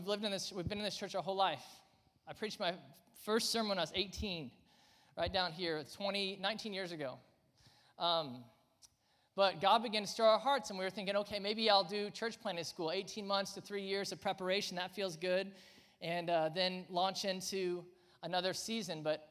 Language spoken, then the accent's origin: English; Lawrence, Kansas, United States; We both were born and raised in Lawrence. We both went to KU. I mean, this is home.